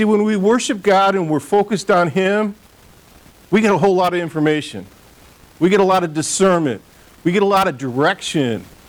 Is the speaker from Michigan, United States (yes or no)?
yes; Detroit, Michigan, United States; because I grew up in Detroit.